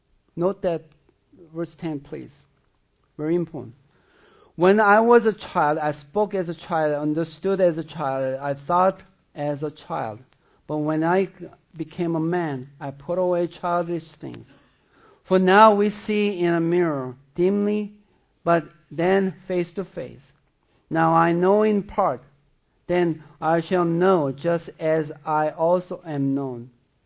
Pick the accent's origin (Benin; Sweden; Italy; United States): Sweden; southern Sweden; first language Swedish; English is a second language; I'm from Sweden, southern Sweden.